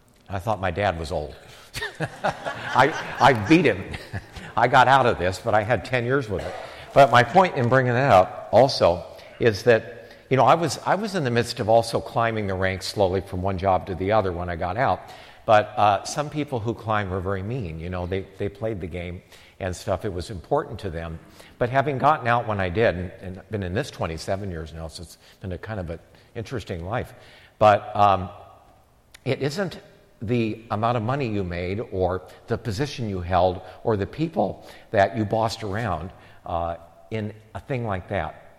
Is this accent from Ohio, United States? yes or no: yes; Akron, Ohio, United States; I grew up in Akron, Ohio. Every one of my grandparents worked for a different rubber company.